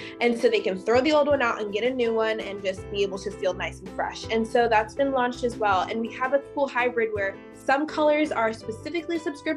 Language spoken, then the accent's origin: English; Pennsylvania, United States; I grew up in Pennsylvania, so it's a little more cold and a little gloomy sometimes.